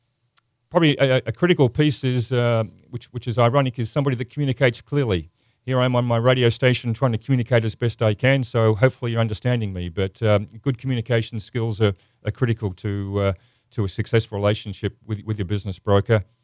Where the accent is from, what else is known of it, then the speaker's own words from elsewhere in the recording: Australia; accent: Australian; I have a funny accent, and I like to get that out up front. My accent's from Australia. I'm not British. I'm not a New Zealander. I'm an Australian